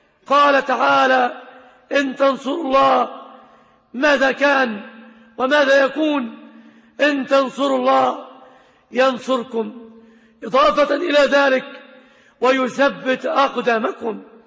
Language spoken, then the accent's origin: Arabic; Egypt; في بلادنا مصر